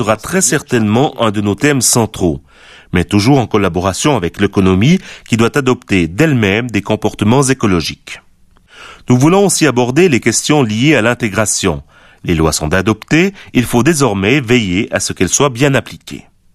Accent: Switzerland; chez nous en Suisse.

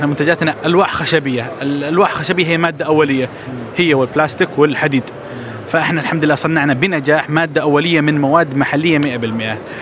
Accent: Saudi Arabia; التفت حوالينا إحنا من المملكة العربية السعودية، وأكثر حاجة ممكن حصلها في الشارع في الصحراء كذا في النخيل

